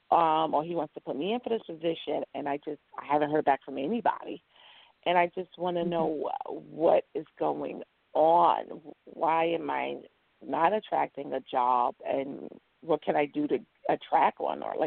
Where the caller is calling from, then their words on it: New York, United States; I'm calling from New York.